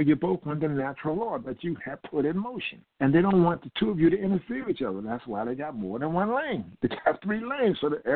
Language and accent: English; Philadelphia, Pennsylvania, United States; And, I'm from Philadelphia.